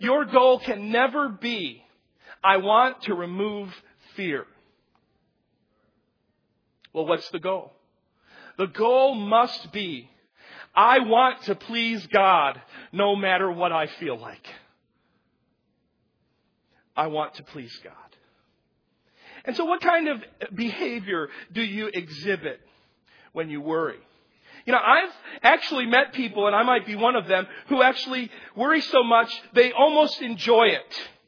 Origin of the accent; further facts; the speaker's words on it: United States; now in Spain; you know, I'm an American. And the first thing I do when I get to Spain is, I want my stuff.